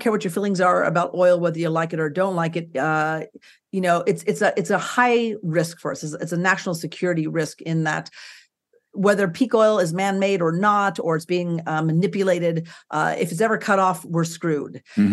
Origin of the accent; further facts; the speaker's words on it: Nevada City, California, United States; So I'm from Nevada City, California, and this county, Nevada County, in the Sierra foothills, old gold mining town, Victorian Homes and Shops, is my hometown's home area since I was four.